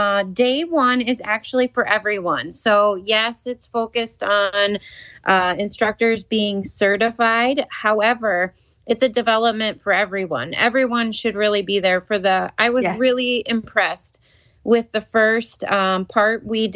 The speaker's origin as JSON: {"language": "English", "town": "Oregon", "region": "Wisconsin", "country": "United States", "said": "from Oregon, Wisconsin, and you're listening to the Dressage Radio Show."}